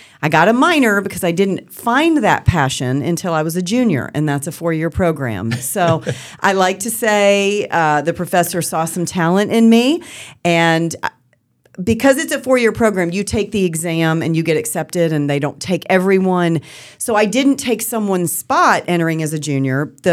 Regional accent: Michigan, United States; I always joke, and I'm from originally from Michigan, and it is different in the North.

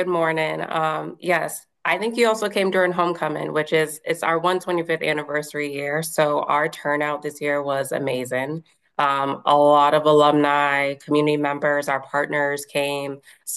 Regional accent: Boston, Massachusetts, United States; I am from Boston.

